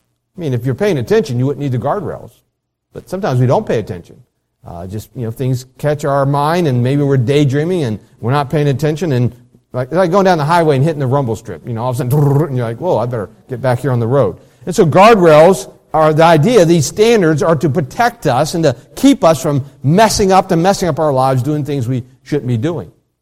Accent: West Virginia, United States; Especially, you know, growing up in West Virginia, if you've been in West Virginia, you know they have a few.

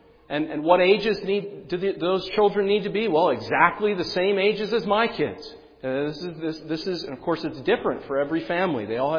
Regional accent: Pennsylvania, United States; where I'm actually from the Susquehanna Valley.

